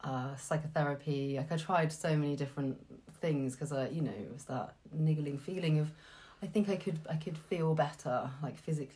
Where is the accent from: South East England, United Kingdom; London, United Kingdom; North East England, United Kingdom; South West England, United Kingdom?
South West England, United Kingdom; Stroud; I'm from Stroud